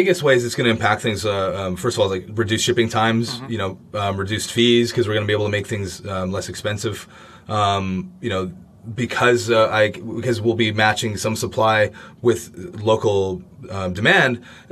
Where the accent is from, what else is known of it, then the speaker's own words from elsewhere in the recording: Canada; now in Berlin, Germany; But I'm from Canada, right? There's many Canadians in Berlin, to be fair.